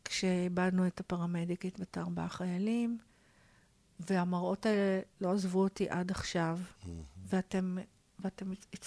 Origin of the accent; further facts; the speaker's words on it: Tel Aviv, Tel Aviv District, Israel; אני תל אביבית, במילא לא צריך אוטו